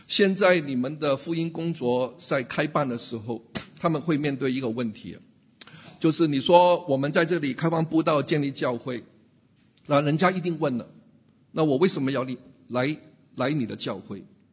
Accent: Hong Kong; 我们中文说他上了岸，我们香港人说呢，或者国语说他登陆了

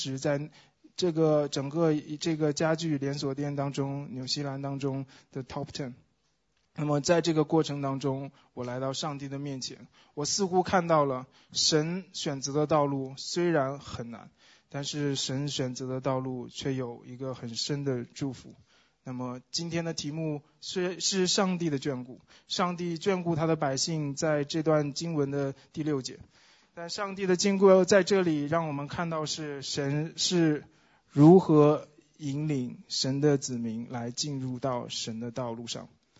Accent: China; 我说主啊，我是大陆人，我们从小就被训练成为一个竞争者

